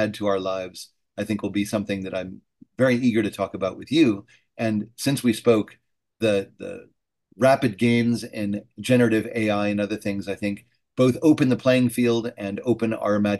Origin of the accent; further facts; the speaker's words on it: Chicago, Illinois, United States; also born or lived in New Orleans / New York City; now in Austin, United States; I've been in Austin for 25 years. I come from the Chicago area. I've lived in New Orleans and New York City